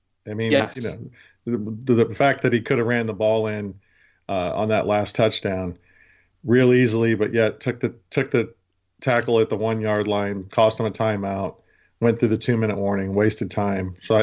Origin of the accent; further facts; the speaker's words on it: West Coast, United States; I'm originally from the West Coast. I got to watch him play in college.